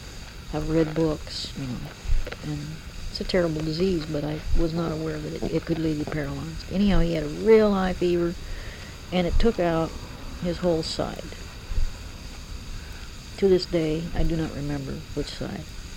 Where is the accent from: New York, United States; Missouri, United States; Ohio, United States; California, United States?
California, United States; Los Angeles; Anyway, I was born and raised in Los Angeles for the most part.